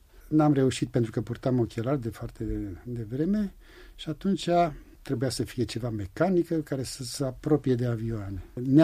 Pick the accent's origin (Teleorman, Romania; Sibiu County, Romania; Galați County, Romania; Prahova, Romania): Sibiu County, Romania; Sibiu; Sunt sibian și acum, când trec cu trenul sau cu mașina de Boița, de Tălmaciu, chiar dacă e noapte, știu